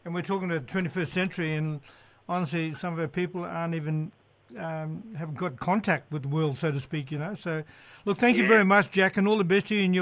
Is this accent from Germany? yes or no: no; Cloncurry, Queensland, Australia; born there; also born or lived in Cairns; I was born in Cloncurry, inland Mount Isa, mining town. Mum was from Cairns